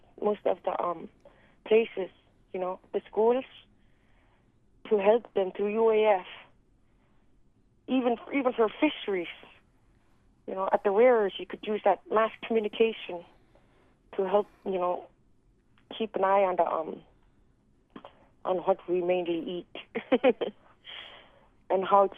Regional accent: Alaska, United States; I grew up around English people too, you know, in the interior

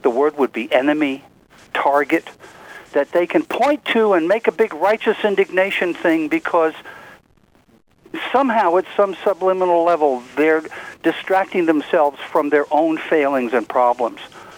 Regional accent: New York City, New York, United States; I'm almost 70, and over the years I grew up in New York City, and I've had homosexual friends almost all my life.

